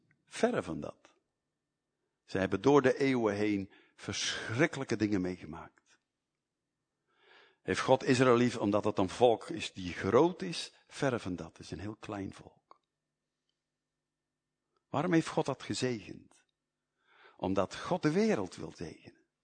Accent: Netherlands; In de oorlog, ik kom van Nederland, en daar is heel beroemd de verzetsgroepen.

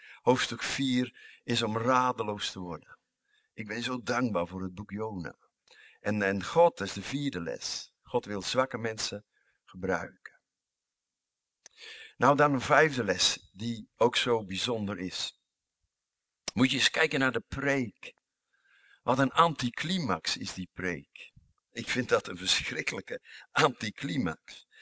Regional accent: Netherlands; Ik ben zeer beperkt. Ik ben een Nederlander.

